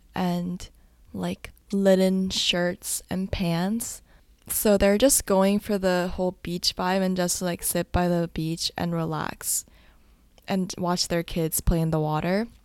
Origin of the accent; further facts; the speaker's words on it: United States; being Korean American and knowing standard of beauty in both places, it's hard for me to decide which side to lean on.